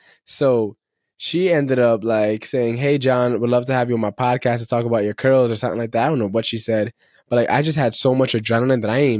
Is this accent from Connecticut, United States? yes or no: yes; Connecticut, United States; now in Florida, United States; And I'm from Connecticut, and I'm out here in Florida.